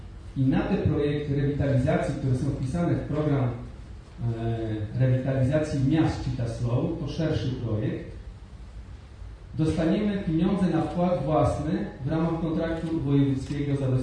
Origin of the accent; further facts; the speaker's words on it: Lidzbark Warmiński, Warmian-Masurian Voivodeship, Poland; urodziłem się tu w Lidzbarku Warmińskim, tak więc lidzbaczaninem jestem od urodzenia. Tutaj ukończyłem swoje kształcenie na poziomie liceum ogólnokształcącego, potem szkoła wyższa w Białymstoku, Akademia Medyczna i po Akademii Medycznej w Białymstoku wróciłem